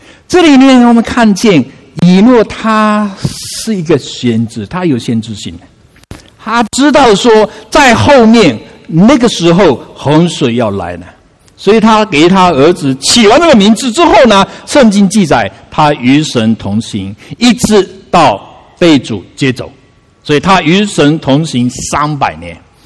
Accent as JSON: {"language": "Chinese", "country": "China", "said": "我们中国人太多太多的瑕疵在里面"}